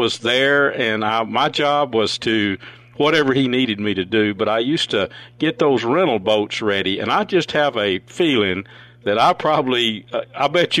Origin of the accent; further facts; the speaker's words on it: Texas, United States; Now, I was raised in Red River County in the country, back in the woods.